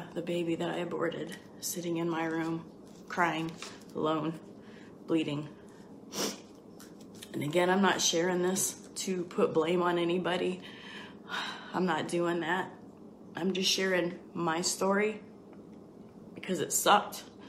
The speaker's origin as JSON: {"language": "English", "region": "Ohio", "country": "United States", "said": "I'm from Ohio, and I'm 49 years old now"}